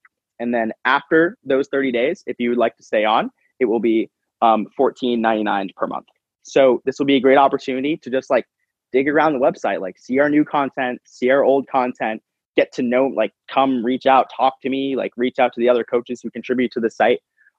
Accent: Vermont, United States; VT being my home state of Vermont

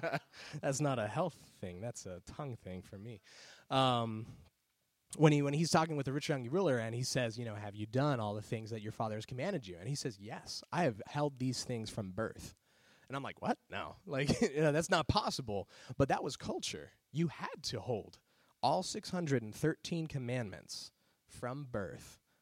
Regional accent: Arizona, United States; And I grew up in Arizona. And my dad and I used to go around to different mountains in Arizona.

